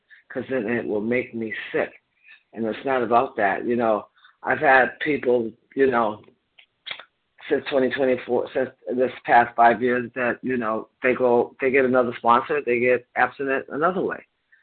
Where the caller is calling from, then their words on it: Massachusetts, United States; I'm calling in from Massachusetts, a compulsive overeater.